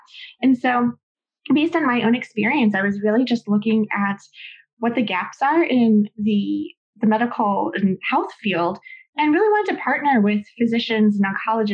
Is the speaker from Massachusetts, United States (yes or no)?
yes; Boston, Massachusetts, United States; we're both from Boston and we can just Google